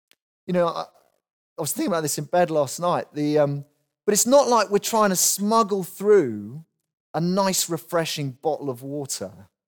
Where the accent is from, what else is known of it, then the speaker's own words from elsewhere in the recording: Wales, United Kingdom; You know, I know I keep going on about being Welsh. I'm sorry about this.